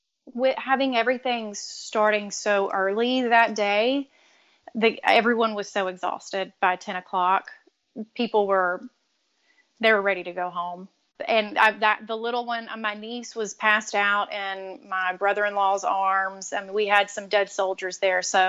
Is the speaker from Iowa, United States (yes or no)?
no; Louisiana, United States; he actually is from my hometown in Louisiana.